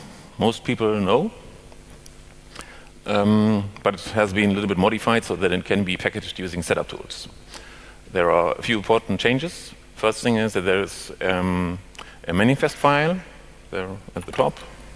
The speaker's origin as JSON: {"language": "English", "town": "Leipzig", "region": "Saxony", "country": "Germany", "said": "so I'm from Leipzig, which is a city here in Southeast Germany."}